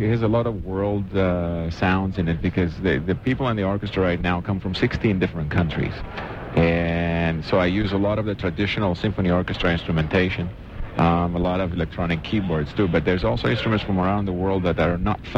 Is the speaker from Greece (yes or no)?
yes; Greece; English is a second language; moved away as an adult; now in United States; I grew up in Greece.